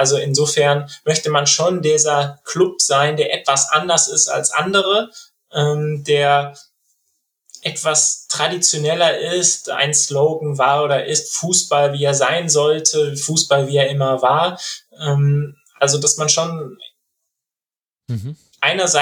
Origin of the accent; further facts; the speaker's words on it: Bochum, North Rhine-Westphalia, Germany; Und ich persönlich hoffe als Bochumer, dass das so bleibt.